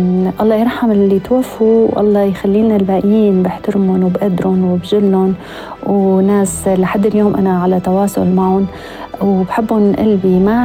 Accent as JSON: {"language": "Arabic", "country": "Syria", "said": "وعم جرب أني وصل صوتي أنا كسوريين ونحن هيك السوريين."}